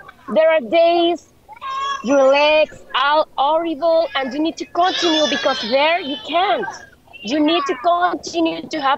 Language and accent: English; Venezuela; English is a second language; We're from Venezuela.